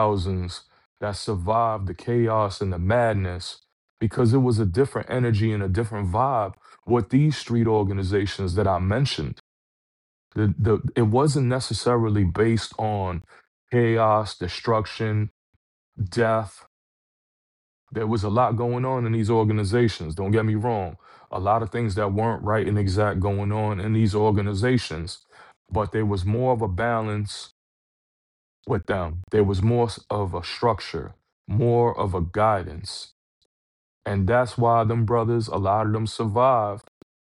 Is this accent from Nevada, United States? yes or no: no; Brooklyn, New York, United States; also born or lived in Long Island, United States; I grew up in Brooklyn, right? Sunset Park, Brooklyn, Bedford-Stuyvesant, Brooklyn, Sumner Houses. I've seen a lot of violence, a lot of crazy shit. Moved to Long Island, Huntington Station, New York.